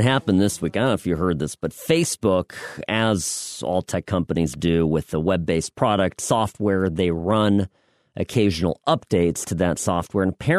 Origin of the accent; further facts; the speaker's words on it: California, United States; He took a break from messing up California, my home state, that is an utter shambles